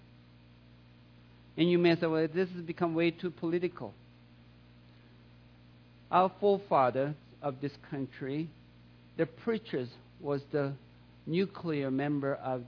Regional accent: South Korea; English is a second language; See, I came from South Korea.

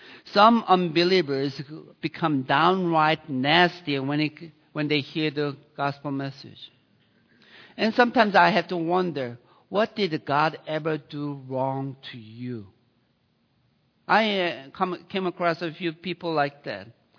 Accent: Italy; English is a second language; now in United States; I came from the other country, as you can tell. I'm from Italy.

